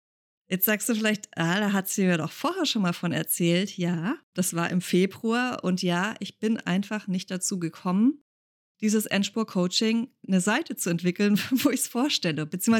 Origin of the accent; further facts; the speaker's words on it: Konstanz, Baden-Württemberg, Germany; Wir haben uns so auf halbem Weg getroffen zwischen Konstanz, wo ich herkomme, und ja, der Münchner Gegend, wo die meiste Familie sitzt.